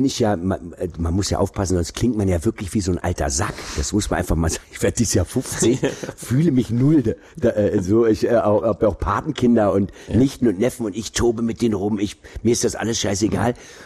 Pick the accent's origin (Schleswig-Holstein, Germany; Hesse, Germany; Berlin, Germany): Berlin, Germany; ich komme jetzt auch aus Berlin